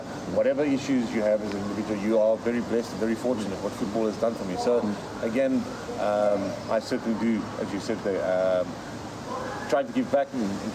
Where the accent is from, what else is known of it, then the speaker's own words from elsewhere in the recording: South Africa; because we do live in Africa. I am from South Africa, we live in Africa